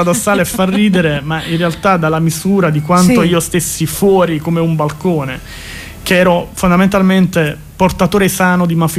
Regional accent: Naples, Campania, Italy; sono cresciuto a Scampia, quindi in un mondo nel mondo.

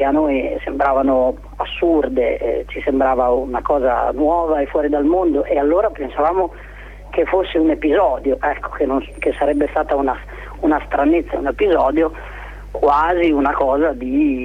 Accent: Bologna, Emilia-Romagna, Italy; in realtà io sono di Bologna

